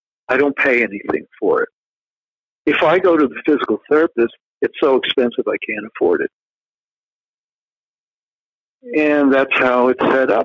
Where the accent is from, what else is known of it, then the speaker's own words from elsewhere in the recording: Brooklyn, New York, United States; I grew up in Brooklyn, and I would go over there.